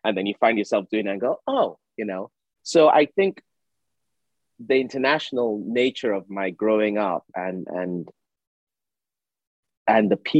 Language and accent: English; United Kingdom; as a British Nigerian, I've said this several times.